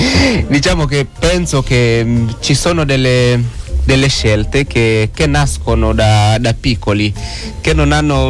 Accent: Butembo, North Kivu, DR Congo; Vengo da Butembo, dalla città di Butembo.

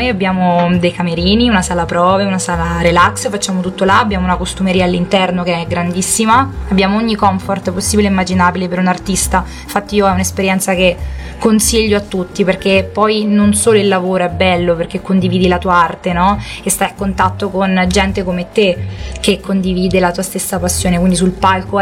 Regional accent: Fossato di Vico, Umbria, Italy; now in Milan, Italy; nel 2007 ho iniziato seriamente gli studi qua a Fossato di Vico, che è il mio paese, diciamo, di origine

